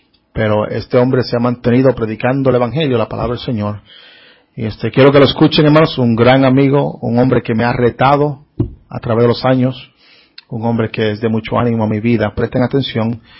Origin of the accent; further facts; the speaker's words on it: Fajardo, Puerto Rico; una carga por no tan solo por mi pueblo de Fajardo en aquel tiempo, sino por Puerto Rico entero.